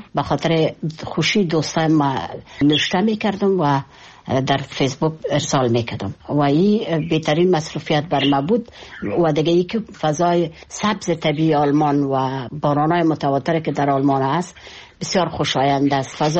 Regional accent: Kabul, Afghanistan; فکر میکردم خودم داخل وطنم و با مردم، با مو کوچه های کابل و با مو مردم کابل و با مو مردم وطنداره خود احساس میکردم

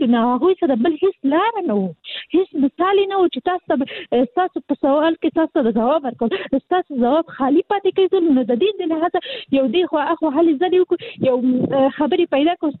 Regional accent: Kabul, Afghanistan; زه اصلي د کابل یم

